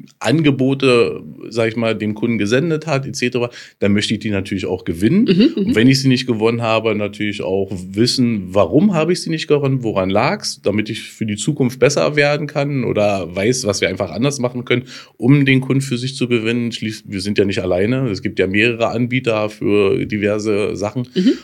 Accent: Berlin, Germany; Ich komme aus Berlin, waschechter Berliner tatsächlich, werde 47 Jahre alt.

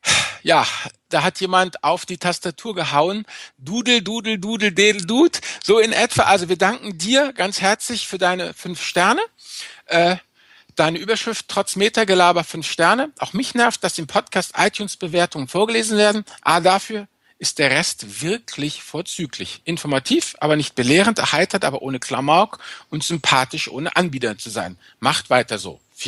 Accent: North Rhine-Westphalia, Germany; Ich bin Rheinländer, nicht nordisch.

